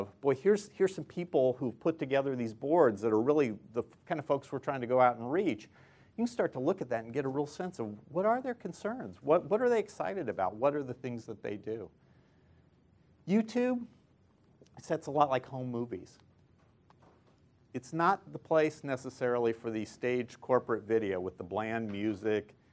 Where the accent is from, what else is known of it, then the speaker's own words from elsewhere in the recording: Kansas, United States; So I am from Western Kansas, so I can talk from whence I came from about Western Kansas.